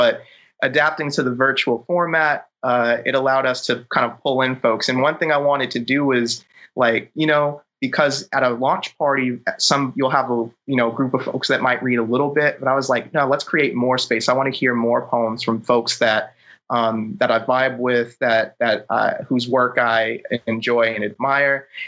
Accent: Chicago, Illinois, United States; also born or lived in Philadelphia, United States; so Julian's from Chicago, I'm from the Chicago area as well, from the burbs.

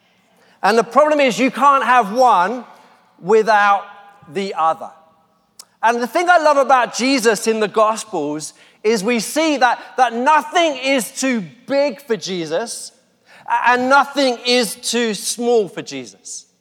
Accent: London, United Kingdom; And I'm a Londoner. I've lived in London all my life. I love London.

